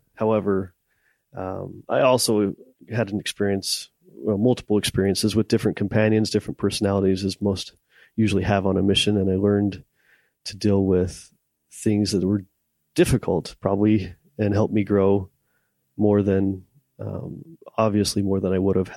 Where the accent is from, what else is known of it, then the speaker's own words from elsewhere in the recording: Murray, Utah, United States; So I grew up in Murray most of my life, since about first grade and on. And my parents still live there. Went to Murray High School. And so that's about where I'm from.